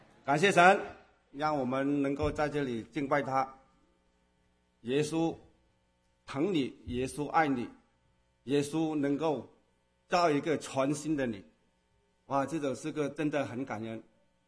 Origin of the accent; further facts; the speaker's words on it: Zhongshan, Guangdong, China; born there; 我的是1950年出生在中国的广东中山县。